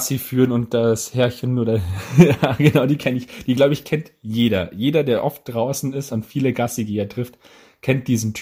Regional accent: Bavaria, Germany; Haben auch zumindest bei uns in Bayern die Forellen zum Teil Schonzeitende gehabt.

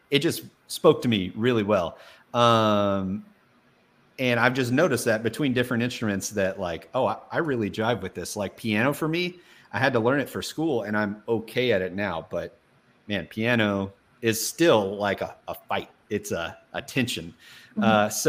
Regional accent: Kentucky, United States; also born or lived in Florida; I am, born and raised in Kentucky. Spent a little bit of time for the past few years in Florida.

